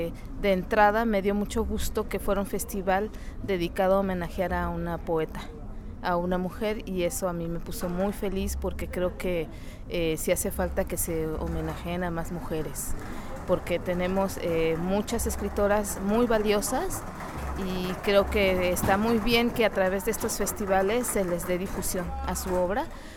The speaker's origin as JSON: {"language": "Spanish", "town": "Acatlán", "region": "Puebla", "country": "Mexico", "lives_now": "Mexico City, Mexico", "said": "yo vengo de la Ciudad de México, aunque en realidad soy de Acatlán, Puebla."}